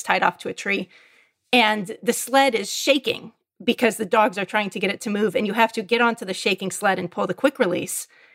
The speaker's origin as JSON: {"language": "English", "region": "California", "country": "United States", "also_born_or_lived": "Norway / Alaska", "moved": "as an adult", "said": "I was a kid from California. I moved to the Norwegian Arctic and went to a socialist dog sledding boarding school for a year, and from then became a dog sled guide in Alaska."}